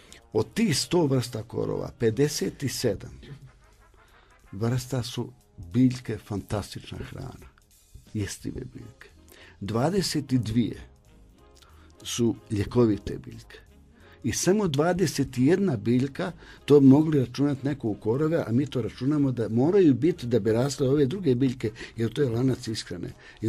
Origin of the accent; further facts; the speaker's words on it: Bosnia & Herzegovina; ja sam prvi iz Bosne i Hercegovine koji je prodao intelektualnu svojinu.